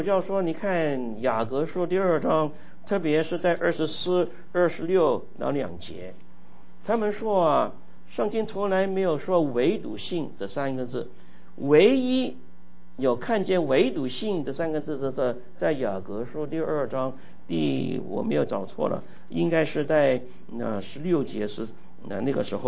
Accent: Guangdong, China; 你广东人，我广东人说你很可怜啊

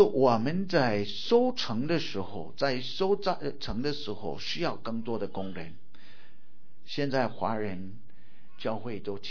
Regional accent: United States; Chinese is a second language; 因为我本来是美国土生土长的

